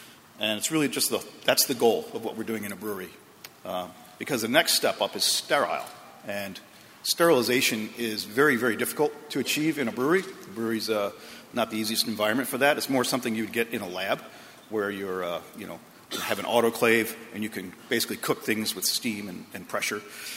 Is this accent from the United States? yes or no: yes; Akron, Ohio, United States; my dad worked for Firestone, and I'm from Akron, Ohio.